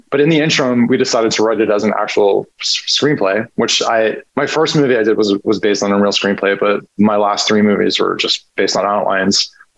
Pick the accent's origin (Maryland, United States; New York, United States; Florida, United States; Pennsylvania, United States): Florida, United States; Miami; So I went to NYU film school. I'm from Miami.